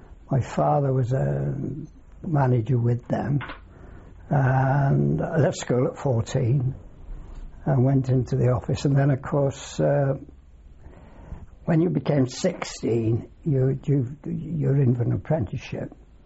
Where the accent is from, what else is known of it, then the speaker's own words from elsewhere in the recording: St Helens, North West England, United Kingdom; born there; I was born in St. Helens in Lancashire. It's about 12 miles from Liverpool. And that was on the 12th of May, 1921.